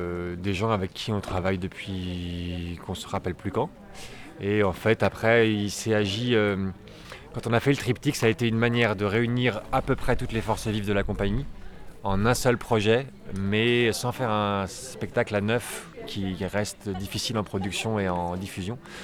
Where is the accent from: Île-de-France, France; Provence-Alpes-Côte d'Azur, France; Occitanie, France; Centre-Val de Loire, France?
Centre-Val de Loire, France; parce qu'on est originaire du Berry, pour la plupart.